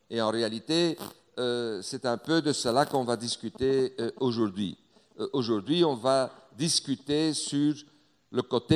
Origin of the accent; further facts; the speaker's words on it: Hauts-de-France, France; Vous allez devoir vous réhabituer à mon accent. Je viens du Nord, donc, hein, du Nord.